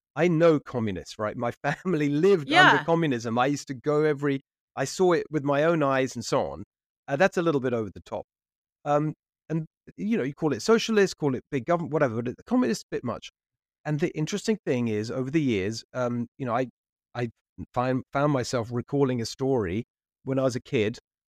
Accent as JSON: {"language": "English", "region": "England", "country": "United Kingdom", "moved": "yes", "lives_now": "United States", "said": "So we moved here in 2012 from England."}